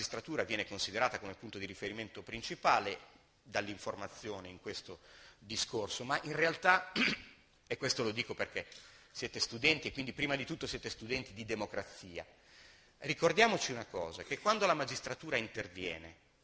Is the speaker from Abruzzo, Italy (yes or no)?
no; Emilia-Romagna, Italy; io vengo da una regione, l'Emilia-Romagna, e in particolare vengo dalla Romagna, dalla Riviera Romagnola